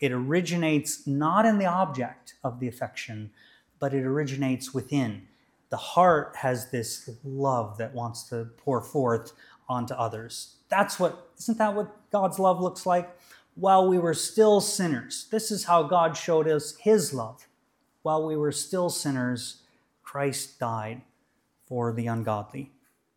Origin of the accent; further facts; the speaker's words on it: United States; This American, I'm British now too